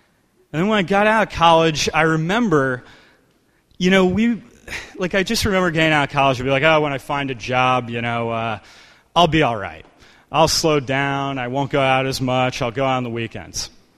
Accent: New York City, New York, United States; I grew up in New York City and, you know, had friends who made fake IDs

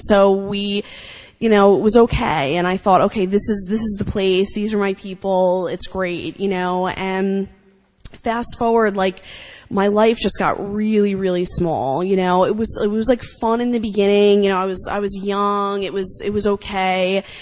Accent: Long Island, New York, United States; I grew up on Long Island, and I go to visit my parents

